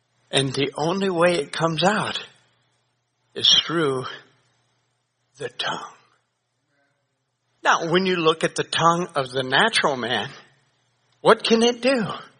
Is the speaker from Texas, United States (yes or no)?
yes; McKinney, Texas, United States; born there; I was born on North Street in McKinney, Texas in the VVVM.